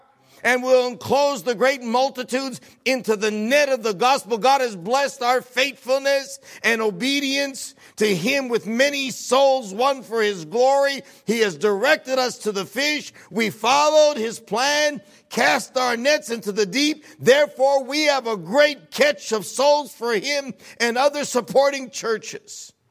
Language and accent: English; Baltimore, Maryland, United States; Oh, don't say that. I'm from Baltimore.